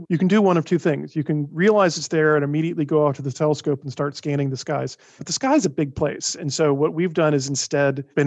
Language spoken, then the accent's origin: English; Alabama, United States; I grew up in Northern Alabama, which if people know about Alabama, they might think, that's a weird place.